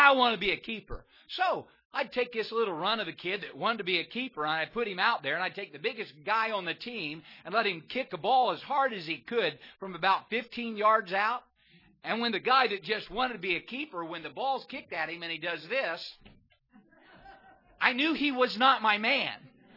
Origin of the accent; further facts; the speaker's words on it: Indiana, United States; I'm from Indiana. I coach like Bobby Knight.